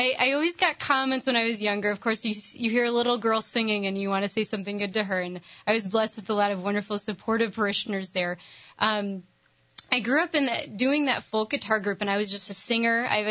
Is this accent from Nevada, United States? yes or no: no; Portland, Michigan, United States; Yes, born and raised Catholic. I am from Portland, Michigan.